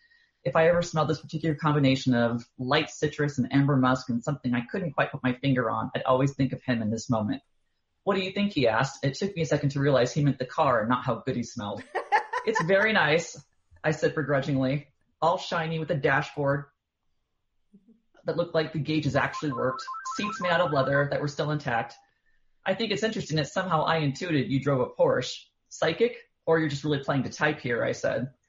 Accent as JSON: {"language": "English", "region": "Utah", "country": "United States", "said": "and he goes, where are you from? I'm like, oh, Utah."}